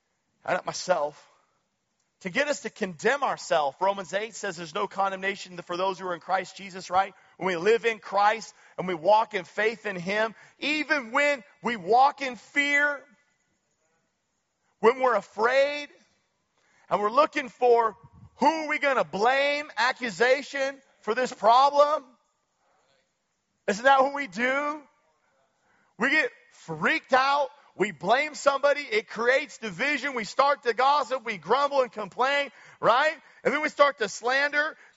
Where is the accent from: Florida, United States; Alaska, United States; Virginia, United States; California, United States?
Alaska, United States; Nikiski; I'm from Nikiski, guys. Cut me some slack.